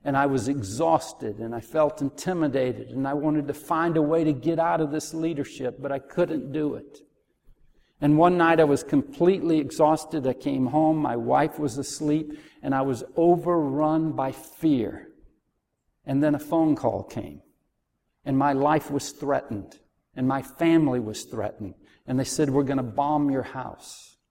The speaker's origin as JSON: {"language": "English", "country": "United States", "said": "I have to admit, I'm an optimist. I'm an American."}